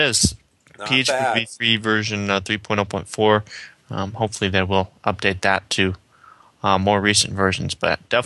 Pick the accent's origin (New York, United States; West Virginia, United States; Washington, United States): Washington, United States; from Washington State.